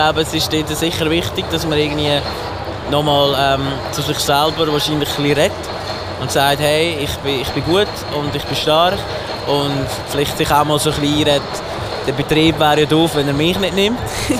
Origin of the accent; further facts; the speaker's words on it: Lucerne, Switzerland; in Luzern, dort wo ich herkomme, gibt es auch so eine Berufsmesse.